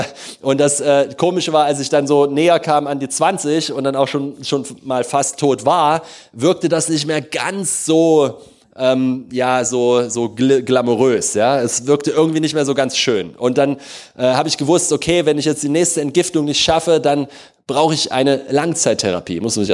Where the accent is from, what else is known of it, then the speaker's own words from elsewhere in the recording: Leipzig, Saxony, Germany; ich bin in Leipzig aufgewachsen